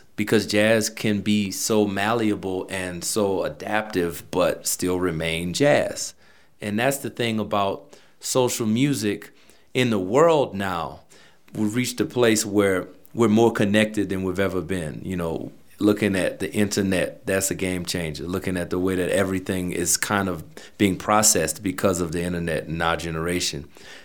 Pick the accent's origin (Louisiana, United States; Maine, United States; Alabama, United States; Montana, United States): Louisiana, United States; Kenner; growing up in Kenner, Louisiana, just outside of New Orleans, jazz town, musical family